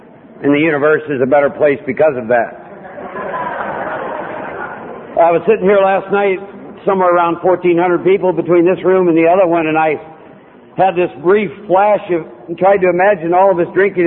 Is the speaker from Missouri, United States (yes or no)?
no; Iowa, United States; I'm no dummy just because I'm from Iowa